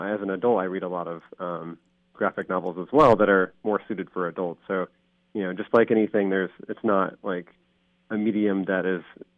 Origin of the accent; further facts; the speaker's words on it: Camas, Washington, United States; I grew up in the Camas, Vancouver area. So I attended Camas School District schools, but our address was Vancouver. So we lived in, you know, the country of Southwest Washington.